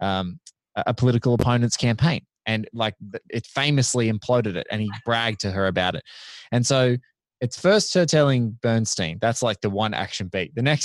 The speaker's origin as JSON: {"language": "English", "country": "Australia", "said": "as an Aussie guy who's living like me around my age?"}